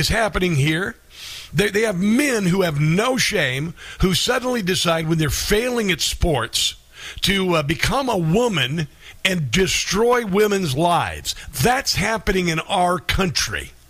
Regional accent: Iowa, United States; UConn. And Iowa. I'm from Iowa, by the way.

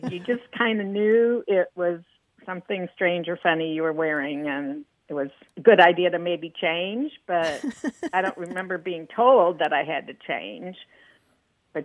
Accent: Illinois, United States; now in Grapevine, United States; Well, I grew up in the Midwest, mostly Illinois

